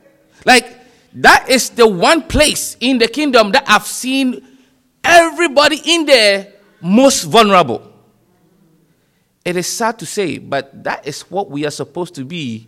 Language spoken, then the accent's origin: English; Ghana; So growing up in Ghana, I understand that concept of kingdom living.